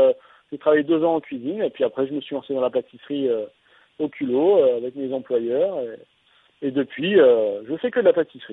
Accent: Provence-Alpes-Côte d'Azur, France; born there; Un dessert qui représente ma région natale, la Provence, dont je suis fier

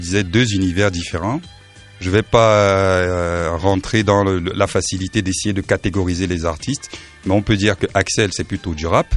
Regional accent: Occitanie, France; accent: Occitan; Tu vas encore dire que j'ai un accent occitan de merde.

